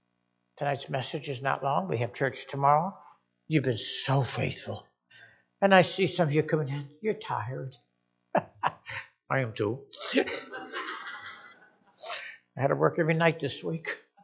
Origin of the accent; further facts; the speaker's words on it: Connecticut, United States; she was from Florida at the time, and I was from Connecticut